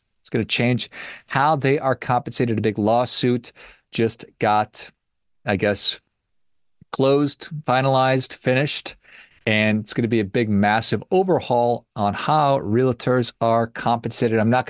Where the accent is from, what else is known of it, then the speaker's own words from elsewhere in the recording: Duluth, Minnesota, United States; a short skip and jump from my hometown of Duluth, Minnesota.